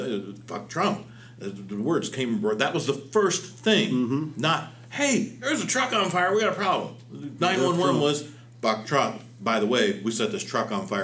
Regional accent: Kansas City, United States; I remember growing up in Kansas City. Oh, don't wear red in that neighborhood. Don't wear blue in that neighborhood because of the Crips and the Bloods way back then.

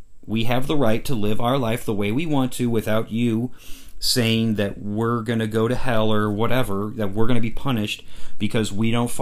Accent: United States; part of that's because I'm American, you know, and I do believe in freedom of religion.

